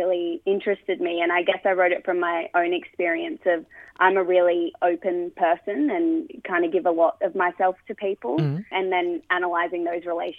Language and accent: English; Cronulla, New South Wales, Australia; Cronulla is my hometown.